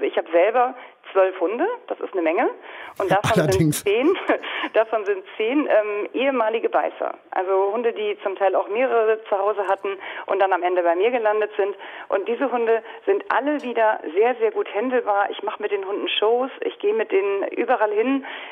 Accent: Lower Saxony, Germany; wir haben in Niedersachsen, ich komme aus Niedersachsen

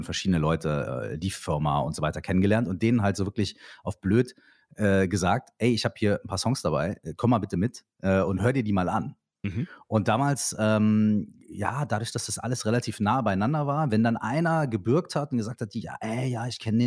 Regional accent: Minden, North Rhine-Westphalia, Germany; Ich komme aus Minden, das ist eine relativ, sagen wir mal, es ist natürlich die coolste Stadt der Welt

